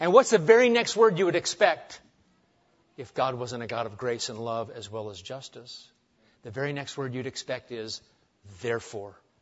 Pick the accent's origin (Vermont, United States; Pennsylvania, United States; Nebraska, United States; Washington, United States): Nebraska, United States; And I'm from Nebraska, so there.